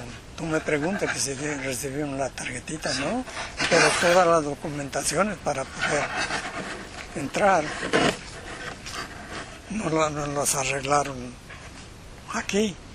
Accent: Mexico; moved away; yo vine fregado de México. Allá no había trabajo.

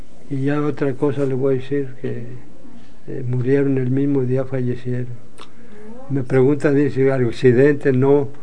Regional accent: San Juan de los Lagos, Jalisco, Mexico; now in California, United States; Pero tenía como 8 años cuando nos fuimos para San Juan de los Lagos, también a un rancho. Y ya me nombro de San Juan de los Lagos, ahí me crié, pues.

